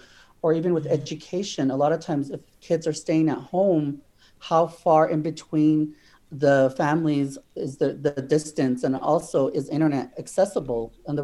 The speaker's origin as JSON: {"language": "English", "region": "Navajo Nation", "country": "United States", "said": "Like, I come from the Navajo Nation, and we have a ban on gay marriage."}